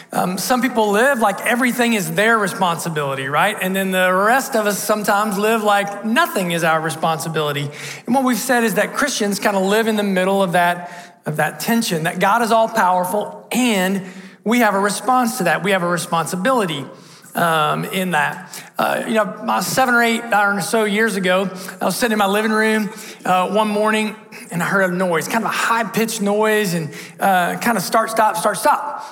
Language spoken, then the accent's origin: English; Ohio, United States; I'm from Southern Ohio. You all see baby bird. We see dinner, right? Things are different where I'm from.